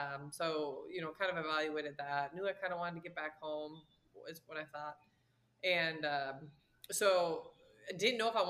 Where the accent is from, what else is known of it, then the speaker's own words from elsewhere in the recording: Minnesota, United States; So I'm from Minnesota.